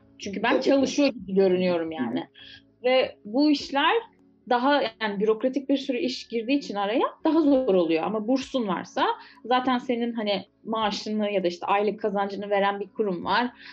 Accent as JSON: {"language": "Turkish", "region": "İzmir", "country": "Turkey", "tie": "born or raised there", "also_born_or_lived": "Istanbul", "said": "ben mesela İzmir'de doğdum büyüdüm sonra işte İstanbul'a gittim falan ama hani hep böyle Ege Akdeniz kültürüyle büyüdüm."}